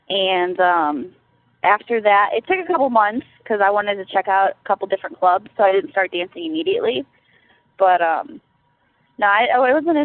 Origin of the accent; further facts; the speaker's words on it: Ohio, United States; Okay. Well, I'm from Ohio, Midwest. I come from a little town outside of Cleveland. Live on a farm, that whole deal.